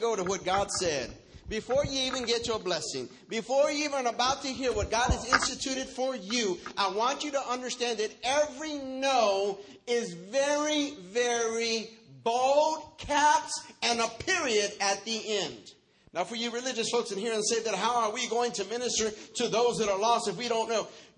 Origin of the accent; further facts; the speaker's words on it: Texas, United States; See, I'm from Texas, y'all.